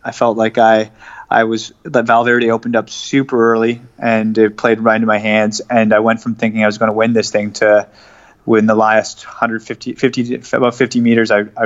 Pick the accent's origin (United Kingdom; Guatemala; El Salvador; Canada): Canada; feeling that pride as a Canadian was so motivating.